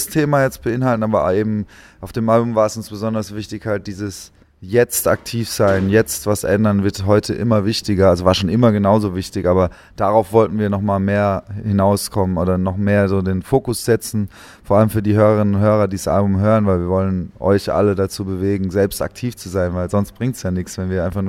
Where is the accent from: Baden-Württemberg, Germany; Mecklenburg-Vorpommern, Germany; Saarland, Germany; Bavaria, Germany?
Baden-Württemberg, Germany; Heidelberg; now in Berlin, Germany; wir sind ja aus Heidelberg ursprünglich, also wohnen schon lange in Berlin, wir beiden jetzt zumindest.